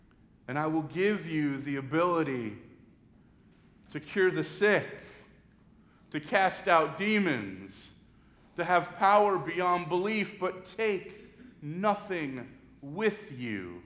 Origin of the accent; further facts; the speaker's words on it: New York City, New York, United States; as a young African-American male growing up in New York City in the late 80s and early 90s.